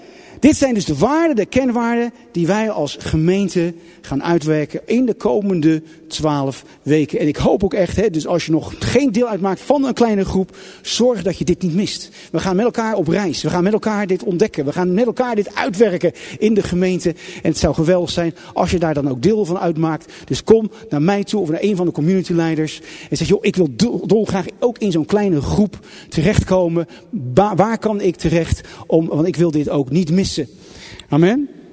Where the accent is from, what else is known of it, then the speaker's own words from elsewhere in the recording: Netherlands; Ik ben een Nederlander.